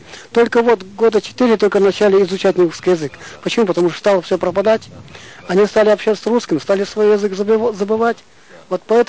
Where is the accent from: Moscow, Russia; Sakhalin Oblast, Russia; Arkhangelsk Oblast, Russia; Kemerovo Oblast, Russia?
Sakhalin Oblast, Russia; Родился я в Ногревском районе, отсюда вот где мы сейчас находимся, Вене называется, где мы сейчас. Отсюда 75 километров на север, севернее. Там родился, сам в основном, где я жил, родился, там были в основном нивхи.